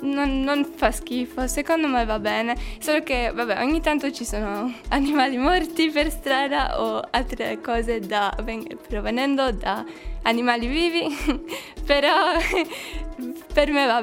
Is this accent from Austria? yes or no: yes; Salzburg, Austria; Italian is a second language; now in Cagliari, Italy; Da Salisburgo, in Austria.